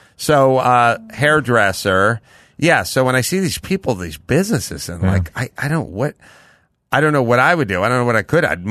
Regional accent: North Hollywood, California, United States; Now, I grew up in North Hollywood and I'm off of Laurel Canyon

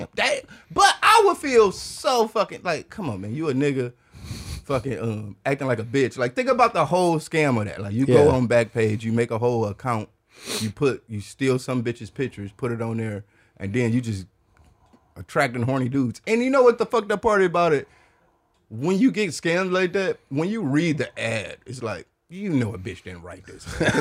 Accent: Detroit, Michigan, United States; I'm from Detroit?

